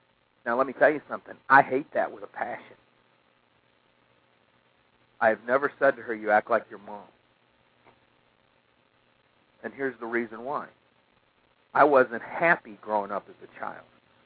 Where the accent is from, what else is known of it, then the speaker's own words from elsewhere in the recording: Midwest, United States; You know, I can tell you what, I grew up in the Midwest.